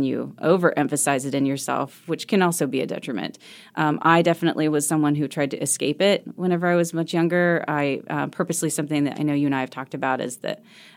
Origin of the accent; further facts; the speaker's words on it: Appalachia, United States; even though I grew up in Appalachian, in the Appalachian Mountains, I always really felt like I didn't want to be affiliated with it because of all of the negativity that was attached to it.